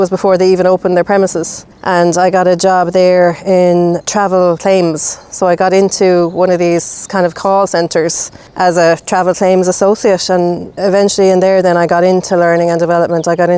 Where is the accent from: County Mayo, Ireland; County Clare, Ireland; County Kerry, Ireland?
County Clare, Ireland; Shannon; I came away from Cork. I came home. I didn't complete that degree at all. So I came back to Shannon. It would have been the late 90s at that stage. And I got a job in a factory, in a local factory